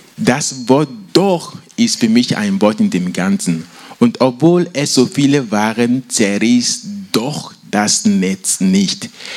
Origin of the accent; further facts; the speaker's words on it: Togo; ich komme aus Togo und da mit der ganzen Technik ist das nicht so weit.